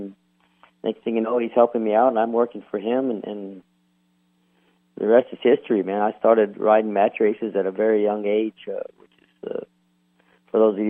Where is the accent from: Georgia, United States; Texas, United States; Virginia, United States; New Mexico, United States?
New Mexico, United States; Dexter; also born or lived in Roswell; I was born and raised in New Mexico, a little town outside of Roswell called Dexter. Born in Roswell, lived in Dexter, went to school there